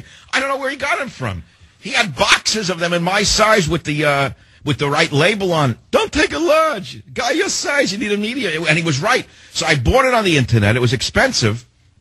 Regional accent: Queens, New York, United States; you know, I'm a white guy, and when I was a kid growing up in Queens, I remember the cops in my neighborhood would stop us because we looked like punks

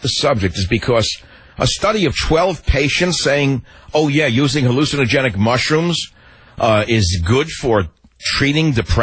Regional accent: San Francisco, California, United States; Now let's go to KSFO in San Francisco, my hometown.

